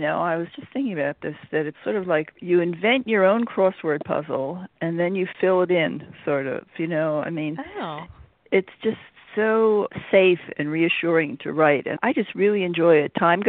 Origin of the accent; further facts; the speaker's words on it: Philadelphia, Pennsylvania, United States; I grew up in Philadelphia